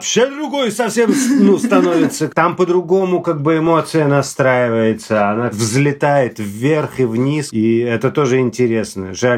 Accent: Georgia; Я грузин, поэтому мне интересна грузинская культура.

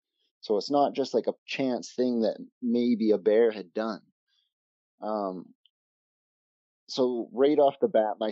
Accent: British Columbia, Canada; I grew up in the Shuswap region of British Columbia.

